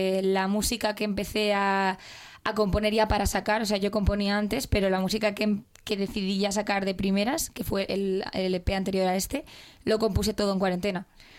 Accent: Valencia, Valencian Community, Spain; now in Madrid, Spain; De Valencia.

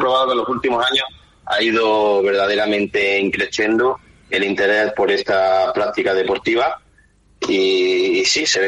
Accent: Las Palmas de Gran Canaria, Canary Islands, Spain; born there; Aunque de acento ya me quedan solo algunos flecos, pero sí, nací en Las Palmas de Gran Canaria.

